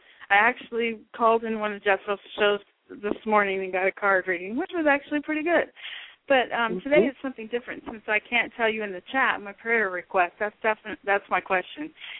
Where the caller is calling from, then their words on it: California, United States; California.